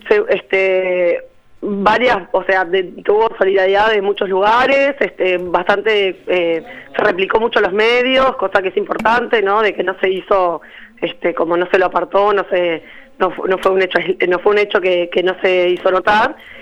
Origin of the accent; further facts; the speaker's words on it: Montevideo, Uruguay; somos conscientes de que somos de Montevideo y no podemos hablar por todo el país